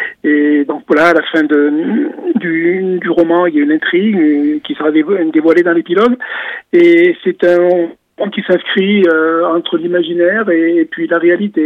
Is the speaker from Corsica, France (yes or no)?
no; Nîmes, Occitanie, France; je suis natif du Gard, de Nîmes. Et j'ai vécu jusqu'à 27 ans entre Nîmes et Sommières, un village qui s'appelle Cavissant.